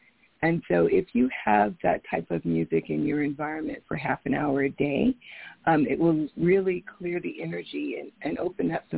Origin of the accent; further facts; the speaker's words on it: Akron, Ohio, United States; Well, I'd like to say hello to a fellow Ohioan. I was born in Akron, Ohio.